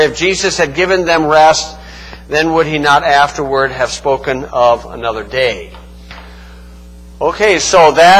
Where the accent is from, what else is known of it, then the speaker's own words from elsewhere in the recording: DeMotte, Indiana, United States; Okay, when I grew up in the Bible church in DeMott